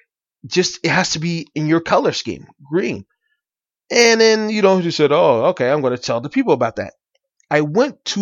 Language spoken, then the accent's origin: English; Las Vegas, Nevada, United States; I am born and raised in Las Vegas. I live in Las Vegas right now. I represent Las Vegas to the fullest.